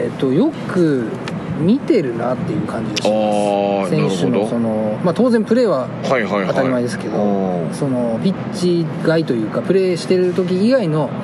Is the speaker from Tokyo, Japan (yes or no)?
yes; Katsushika, Tokyo, Japan; ここで葛飾で自分の地元で実現したいっていうのが一番じゃないですかね